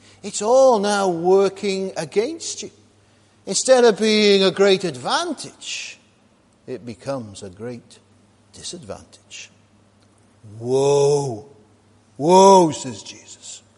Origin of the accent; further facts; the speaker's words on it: Wales, United Kingdom; Now, I'm a Welshman, so I'm not sort of an English nationalist by any stretch of the imagination.